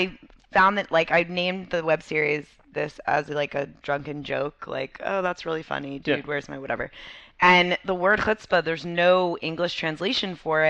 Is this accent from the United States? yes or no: yes; Atlanta, Georgia, United States; No, I grew up in Atlanta, Georgia.